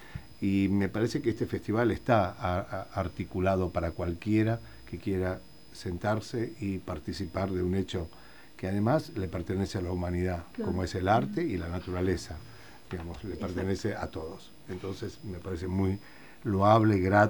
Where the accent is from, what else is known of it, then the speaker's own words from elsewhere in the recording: Buenos Aires, Argentina; Soy porteño, soy muy porteño, a pesar de que muchas veces me preguntan de dónde soy.